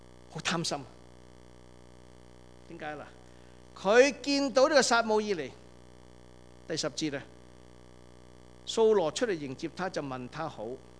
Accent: Guangdong, China; 即是我们中国人，我们广东人有

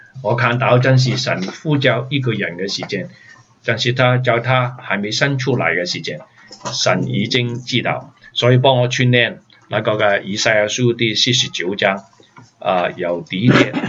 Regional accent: Hong Kong; 我是从香港来的，是从海岛来的

